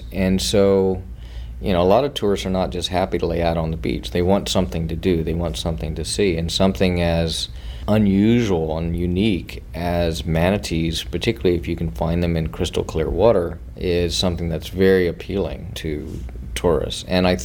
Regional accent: Florida, United States; Yeah, you know, growing up in Florida and seeing the changes in Florida, you know, firsthand

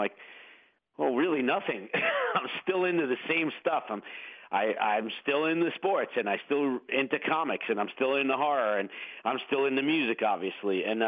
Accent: Queens, New York, United States; I was a very what I consider to be normal kid growing up in Queens, much like all the other kids I was hanging out with.

